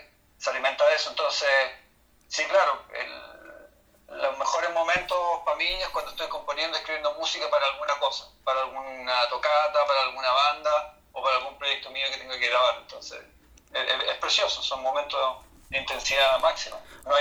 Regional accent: Concepción, Biobío, Chile; moved away; yo salí de Concepción, yo salí en el 88, 87, y regresé ahora.

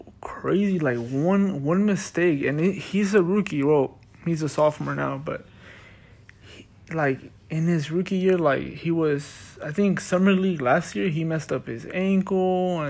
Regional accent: Fontana, California, United States; I'm from Fontana, so it's kind of close by.

